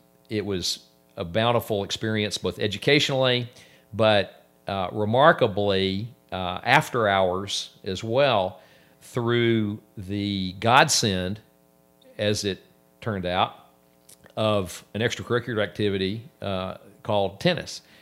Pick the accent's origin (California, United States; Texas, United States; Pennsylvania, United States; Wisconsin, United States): Texas, United States; Houston; now in Austin, United States; But I am a transplanted Houstonian, now living in Austin. I grew up in Houston.